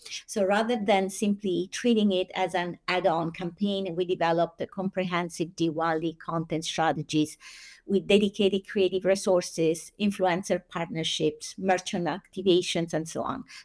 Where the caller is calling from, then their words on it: San Francisco, California, United States; I'm joining from San Francisco Bay Area in California. So it's 9 a.m. over here.